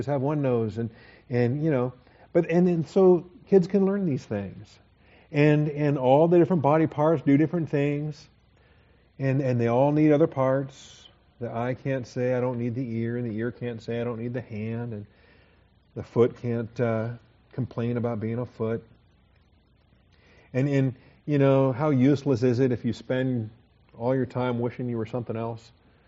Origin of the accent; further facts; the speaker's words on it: Washington, United States; I was from the West Coast. He was from the East Coast, Washington State and North Carolina.